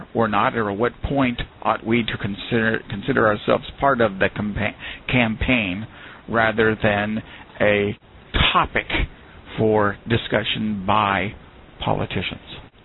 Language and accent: English; Oregon, United States; I have a degree in political science from a small university out in Oregon, my home state